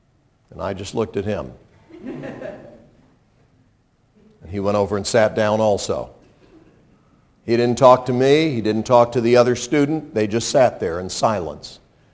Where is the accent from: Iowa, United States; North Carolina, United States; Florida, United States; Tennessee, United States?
North Carolina, United States; also born or lived in Illinois; Well, what if I told you I was born right outside Chicago and didn't move to North Carolina until I was 7 years old?